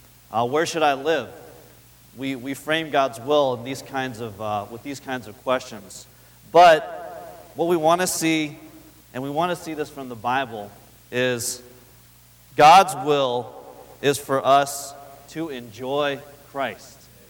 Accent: Los Angeles, California, United States; I am from Los Angeles, California.

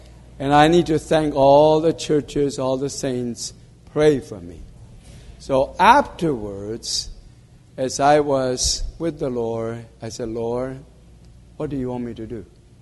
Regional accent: Columbus, Ohio, United States; I'm from Columbus, Ohio.

